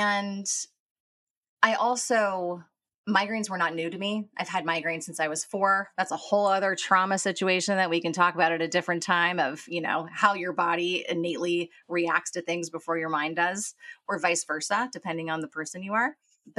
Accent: Los Angeles, California, United States; So my story. I was born and raised in Los Angeles. I'm a twin. I grew up in kind of the entertainment industry.

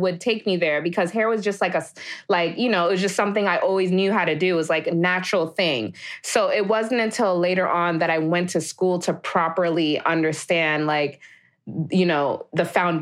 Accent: Jamaica; now in United States; So yeah, I immigrated to the United States from Jamaica, the island.

